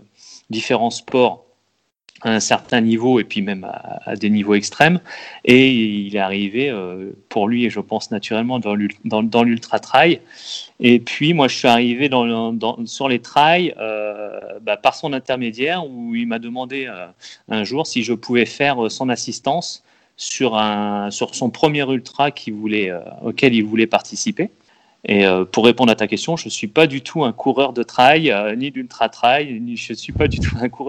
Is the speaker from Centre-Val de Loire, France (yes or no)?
yes; Centre-Val de Loire, France; Moi, je suis du Loir-et-Cher.